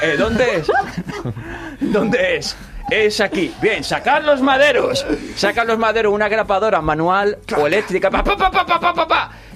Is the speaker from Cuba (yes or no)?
no; Spain; Como buen español, y yo que estamos en obras trabajando